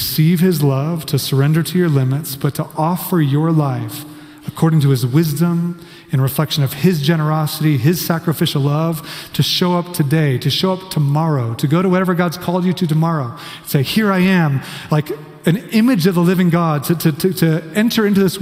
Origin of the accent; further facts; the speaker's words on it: Kansas, United States; because I grew up in Kansas, you know, like, so I'm like, this is awesome.